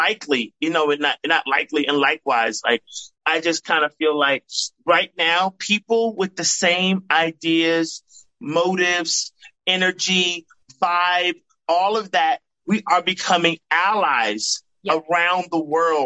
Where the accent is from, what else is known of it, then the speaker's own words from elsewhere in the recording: United States; I'm from the States, but this song will have an international appeal